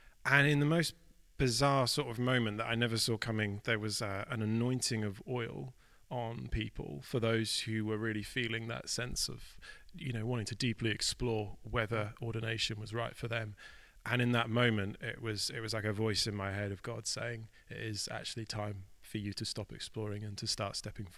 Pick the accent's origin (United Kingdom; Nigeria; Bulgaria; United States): United Kingdom; Norwich, East of England; I grew up in Norwich and went to a city school and sort of had that upbringing. But actually, when I first came to my own faith at about 17, the first thing I did was actually leave the country.